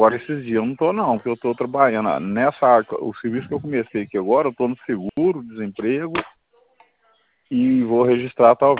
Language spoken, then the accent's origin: Portuguese; Ibiá, Minas Gerais, Brazil; hoje eu sou de Ibiá. Hoje eu moro em Ibiá. Eu sou natural de Ibiá.